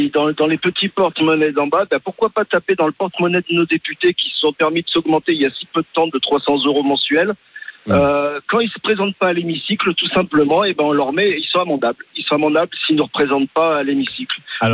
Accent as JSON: {"language": "French", "town": "La Chapelle-de-Guinchay", "region": "Bourgogne-Franche-Comté", "country": "France", "said": "Alors moi, je suis de la Chapelle de Guinchay, à côté de Mâcon."}